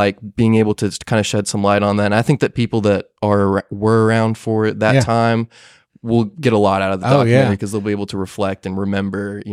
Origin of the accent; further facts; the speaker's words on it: Lexington, Kentucky, United States; So like I said, I'm from Lexington, but I came to Western, graduated with a film degree and an advertising degree, as my majors. I didn't apply to any other school in Kentucky because I knew I wanted to go to Western.